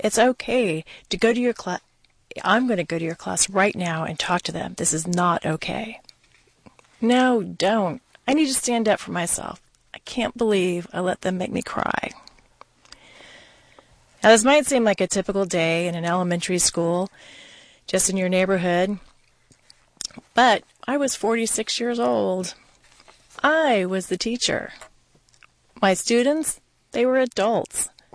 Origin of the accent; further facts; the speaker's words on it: Houston, Texas, United States; now in Austin, United States; I grew up in Houston, so it's great to be